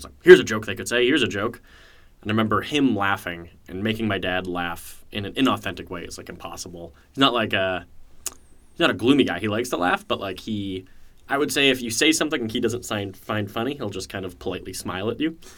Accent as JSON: {"language": "English", "country": "Canada", "tie": "born or raised there", "said": "I guess classic story growing up in Canada, if you're a young lad"}